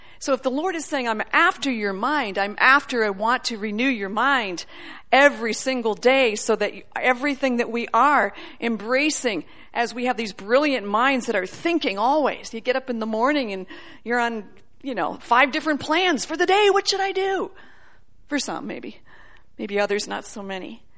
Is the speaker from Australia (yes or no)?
no; Illinois, United States; I was able to go back to my hometown when I grew up as a little girl in a suburb outside of Chicago this past week